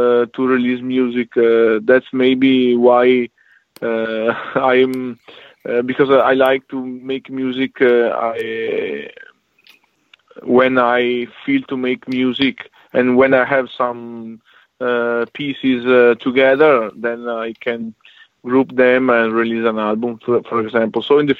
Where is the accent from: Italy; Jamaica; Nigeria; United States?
Italy; accent: Italian; English is a second language; because my Italian accent is very strong. I don't speak English every day, so I hope to to be understood from everyone.